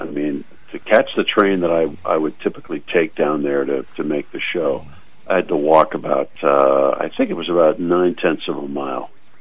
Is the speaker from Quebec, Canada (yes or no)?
no; Winnipeg, Manitoba, Canada; I grew up in Winnipeg, and we saw temperatures like this routinely in Winnipeg in the 60s.